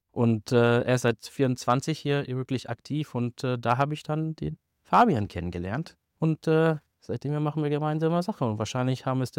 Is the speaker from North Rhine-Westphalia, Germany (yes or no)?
yes; North Rhine-Westphalia, Germany; accent: Ruhrpott German; now in Hannover, Germany; Aber mit meinem Ruhrpott-Deutsch haben sie mich trotzdem halt reingelassen.